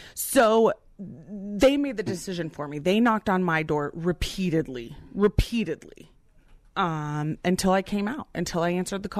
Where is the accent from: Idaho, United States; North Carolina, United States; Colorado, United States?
Colorado, United States; Aurora; Well, you know, Pete, Aurora's my hometown. I'm born and raised in Aurora. My whole life has evolved around Aurora.